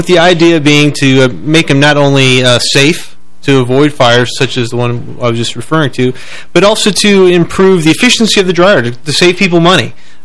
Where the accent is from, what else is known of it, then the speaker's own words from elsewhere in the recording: Chicago, Illinois, United States; originally I grew up outside of Chicago. I'm a Chicago suburbanite